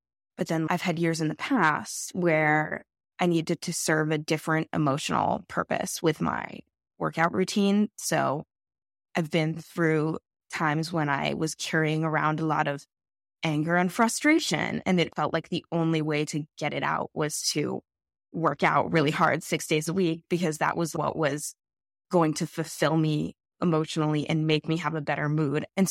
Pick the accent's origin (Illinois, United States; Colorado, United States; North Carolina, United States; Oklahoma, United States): Colorado, United States; Denver; Just like growing up in Denver, it was ingrained in me from a very young age.